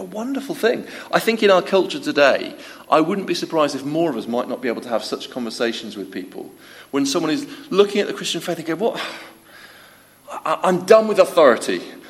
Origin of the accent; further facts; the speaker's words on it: Manchester, North West England, United Kingdom; remember when I was probably 13, 14, we did a school trip to my first trip to the Lake District. We came up from Manchester, school trip to Borrowdale.